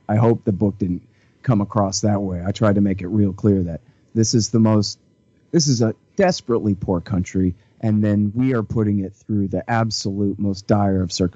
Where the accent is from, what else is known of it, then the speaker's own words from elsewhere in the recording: Texas, United States; I don't know. And I'm from Texas.